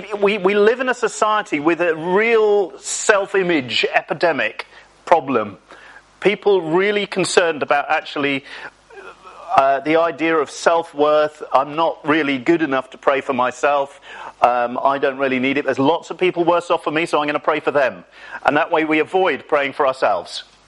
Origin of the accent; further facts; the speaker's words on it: England, United Kingdom; Because we're English and we've got this kind of like, I'm little, humble and meek and all the rest of it.